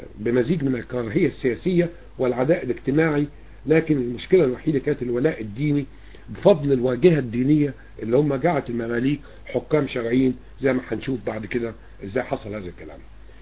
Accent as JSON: {"language": "Arabic", "country": "Egypt", "said": "هؤلاء الناس الموجودين في بلدنا مصر"}